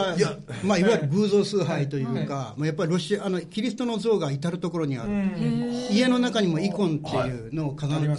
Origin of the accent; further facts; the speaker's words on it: Aichi, Japan; accent: Mikawa dialect; also born or lived in Yamagata; ただしあの僕は三河弁、